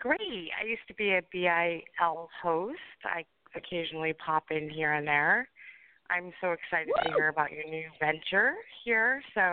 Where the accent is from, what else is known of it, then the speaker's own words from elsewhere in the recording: East Coast, United States; now in Northern California, United States; So, I'm Northern California. I'm actually from the East Coast, but here now.